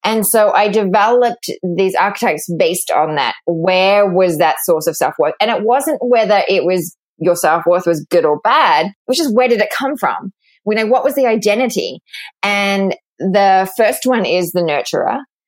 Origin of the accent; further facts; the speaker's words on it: Australia; moved away as an adult; I grew up in Australia, just like you. And at the age of 26, I decided to take 9 months off and travel the world.